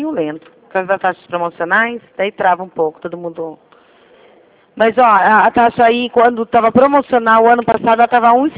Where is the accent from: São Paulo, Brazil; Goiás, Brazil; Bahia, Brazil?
São Paulo, Brazil; Rio Claro; eu sou de Rio Claro, São Paulo.